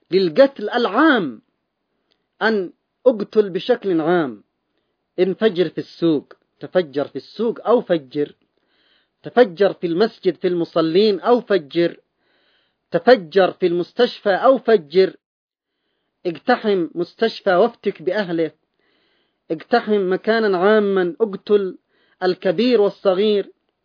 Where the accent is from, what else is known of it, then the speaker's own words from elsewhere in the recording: Yemen; بلدنا اليمن